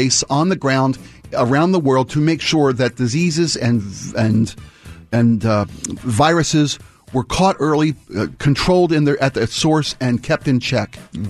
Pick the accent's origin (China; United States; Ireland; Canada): Ireland; I'm Irish. I can do anything. I can do anything wrong twice. I'm Irish.